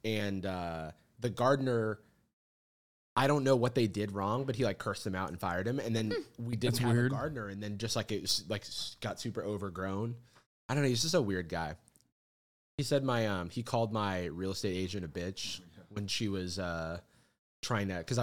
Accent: Florida, United States; No, growing up in Florida, we had so many hurricanes.

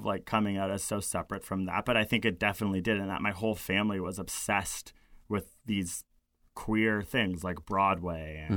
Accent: Toronto, Ontario, Canada; I grew up in a major city. I grew up in Toronto.

